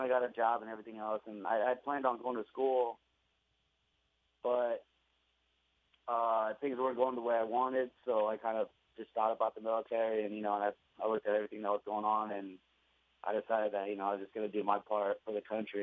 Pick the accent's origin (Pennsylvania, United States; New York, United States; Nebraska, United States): Nebraska, United States; Fremont; also born or lived in Sioux City; No, I was born in Sioux City, Iowa, but I've lived most of my life in Fremont.